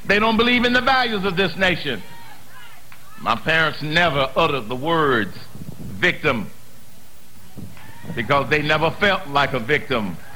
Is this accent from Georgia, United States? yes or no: yes; Atlanta, Georgia, United States; You know, many of you know that I grew up right here in Atlanta, Georgia. Right here in Atlanta, Georgia. I stand in the shadows of my upbringing.